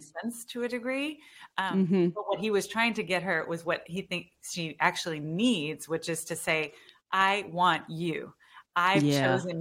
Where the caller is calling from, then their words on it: Houston, Texas, United States; I'm in Houston.